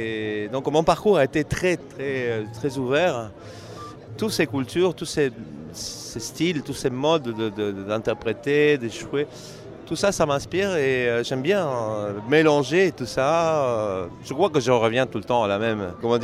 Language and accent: French; Argentina; now in Paris, France; je suis argentin de Paris depuis plus de 30 ans